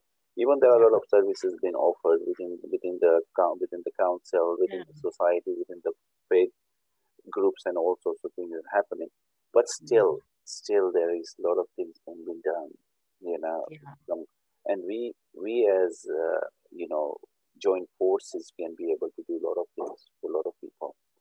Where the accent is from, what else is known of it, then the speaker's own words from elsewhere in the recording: Pakistan; I come from Pakistan.